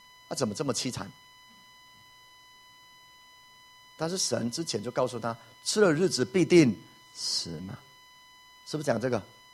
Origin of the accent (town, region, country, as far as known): Taiwan